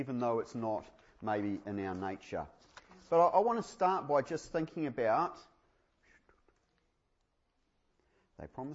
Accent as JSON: {"language": "English", "country": "New Zealand", "said": "We're Kiwi males."}